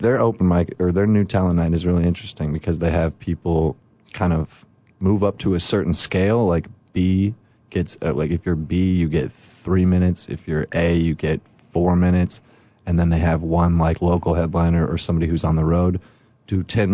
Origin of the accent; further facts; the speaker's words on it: California, United States; And then I decided, since I'm from Southern California, my grandma lives in L.A.